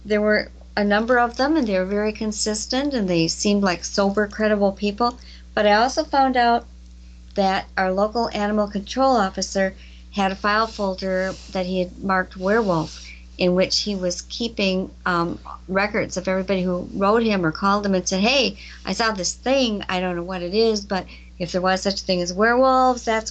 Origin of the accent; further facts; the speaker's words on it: Elkhorn, Wisconsin, United States; right outside of my hometown of Elkhorn, Wisconsin.